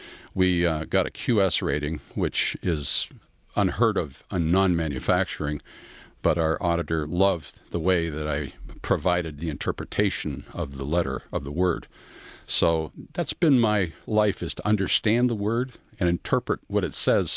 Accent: Windsor, Ontario, Canada; I was born in Windsor, Ontario, grew up in South Walkerville, and went to high school and grade school in Windsor, and then traveled around after I graduated out of high school.

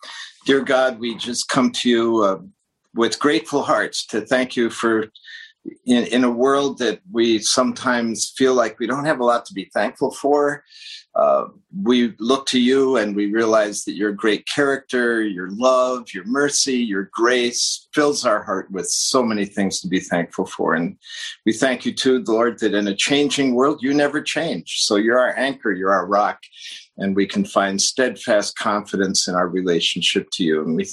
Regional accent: Hackensack, New Jersey, United States; So I grew up, my dad was a pastor, right? So I was what people affectionately call a PK, preacher's kid.

